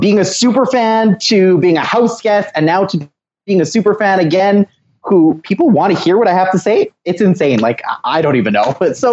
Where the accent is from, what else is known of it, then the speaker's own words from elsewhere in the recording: Winnipeg, Manitoba, Canada; I am from Winnipeg, Manitoba, the first house guest from Manitoba in the Big Brother Canada house.